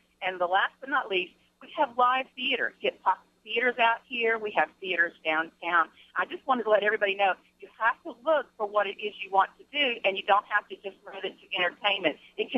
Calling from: Fort Worth, Texas, United States; I'm also from Fort Worth, mm-hmm.

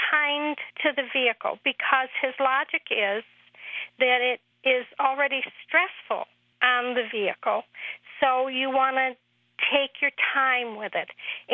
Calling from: Framingham, Massachusetts, United States; I'm calling from Framingham.

